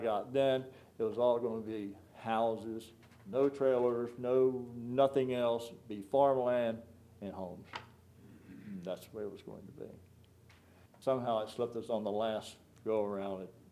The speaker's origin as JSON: {"language": "English", "town": "Delmar", "country": "United States", "tie": "born or raised there", "said": "I was born and raised in Delmar, managed a fiberglass company up the road for 20 years, always wanted to come back to this area."}